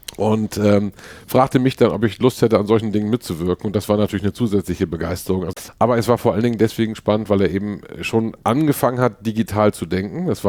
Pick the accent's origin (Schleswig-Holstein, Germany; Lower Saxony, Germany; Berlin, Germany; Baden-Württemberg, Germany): Schleswig-Holstein, Germany; Stockelsdorf; also born or lived in Lübeck; now in Hamburg, Germany; Genau, bin in Lübeck geboren, bin in Lübeck zur Schule gegangen, aufgewachsen oder in der Nähe von Lübeck in Stockelsdorf, kleiner Ort nebendran. Hab dann dort in Bad Schwartau Abitur gemacht.